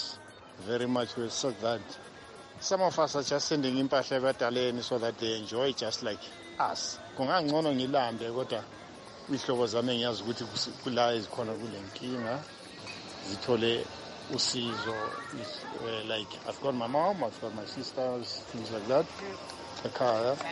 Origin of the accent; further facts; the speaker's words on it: Johannesburg, Gauteng, South Africa; As it is, I'm just from Joburg.